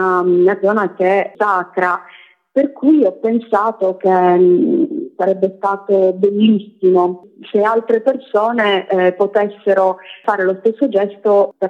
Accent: Sardinia, Italy; Sono sarda e mi dispiace tantissimo quando le persone si portano via dalle spiagge della Sardegna i minerali

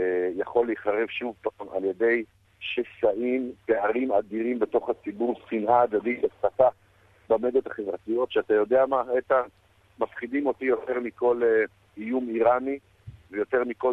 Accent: Safed, Northern District, Israel; אני הגעתי מהפריפריה, משכונת מצוקה בצפת

